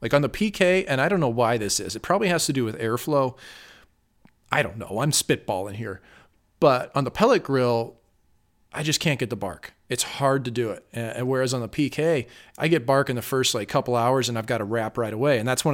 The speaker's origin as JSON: {"language": "English", "town": "St. Louis", "region": "Missouri", "country": "United States", "tie": "born or raised there", "said": "Dino's good. St. Louis, my hometown."}